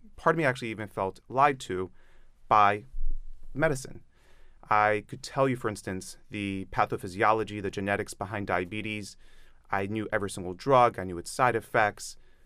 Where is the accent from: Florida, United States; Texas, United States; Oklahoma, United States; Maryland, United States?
Maryland, United States; I grew up in the Greektown, Hollandtown area.